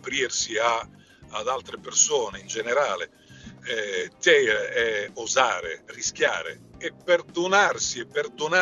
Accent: Sicily, Italy; Io poi in Sicilia devo dire che vengo sempre con grande, grande piacere, perché è la mia terra e la amo tanto

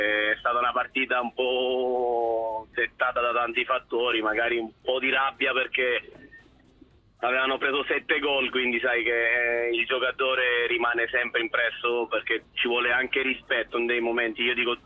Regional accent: Sicily, Italy; Io quindi da buon siciliano ne facevo il tifo

